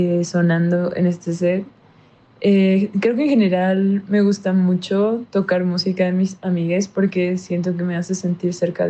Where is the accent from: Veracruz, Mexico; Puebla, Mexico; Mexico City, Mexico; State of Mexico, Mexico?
Puebla, Mexico; Bueno, yo soy de Puebla, entonces siento que me he sentido conectada mucho con la energía del volcán.